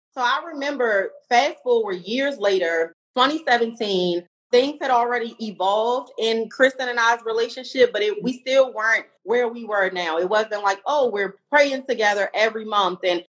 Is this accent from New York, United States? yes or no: no; Baltimore, Maryland, United States; yes, I'm from Baltimore.